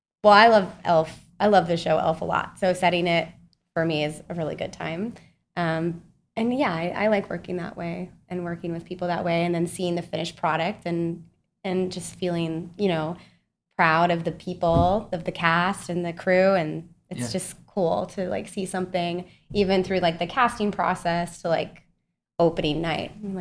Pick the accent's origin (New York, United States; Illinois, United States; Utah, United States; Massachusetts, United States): Utah, United States; Salt Lake City; born or raised there; also born or lived in Kansas